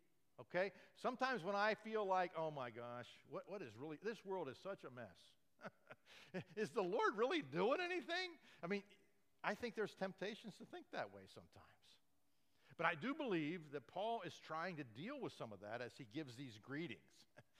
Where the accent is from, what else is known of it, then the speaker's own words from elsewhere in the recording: United States; I'm an American.